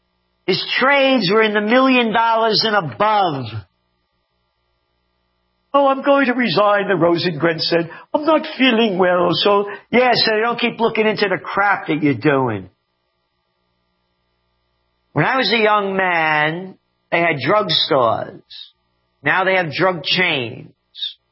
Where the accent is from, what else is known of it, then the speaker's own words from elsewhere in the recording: Bronx, New York, United States; also born or lived in Yonkers; The kid growing up in the Bronx and Yonkers, all over the place, different ones.